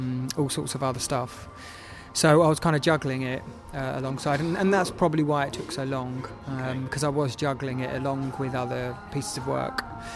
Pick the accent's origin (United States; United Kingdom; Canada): United Kingdom; South East England; Yeah, I was brought up in Kent.